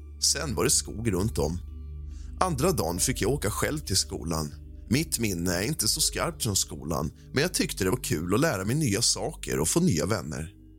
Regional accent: Småland, Sweden; born there; accent: Småland dialect; Jag var född i Småland och pratade inte ren sörmländska utan småländska med skorrande R.

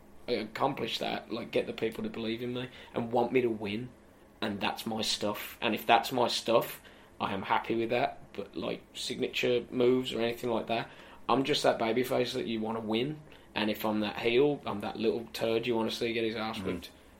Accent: Birmingham, West Midlands, United Kingdom; it was, like, in Birmingham as well. And I do love my hometown.

